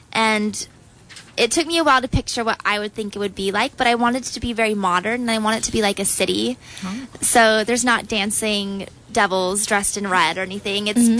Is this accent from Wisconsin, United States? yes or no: no; Utah, United States; I am from Utah, so technically I could have like 8 boyfriends.